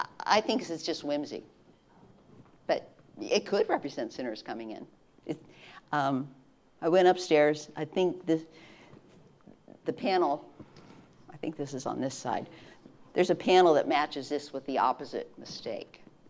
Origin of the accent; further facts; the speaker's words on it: Orrville, Ohio, United States; I grew up in Orrville, Ohio, which is about 3 hours from here. It's the home of Smucker's Jelly. It's in some of the best farmland ever in Ohio.